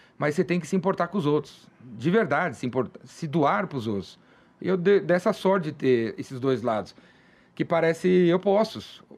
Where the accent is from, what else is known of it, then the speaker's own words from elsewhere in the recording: São Paulo, Brazil; Eu sou um cara de São Paulo, paulistano, corintiano e tal. Cresci aqui perto, na Aclimação, bairro de classe média.